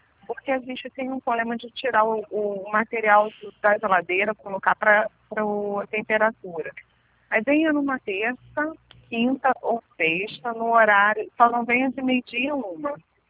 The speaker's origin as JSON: {"language": "Portuguese", "town": "Itaguaí", "region": "Rio de Janeiro", "country": "Brazil", "said": "eu sou do município de Itaguaí."}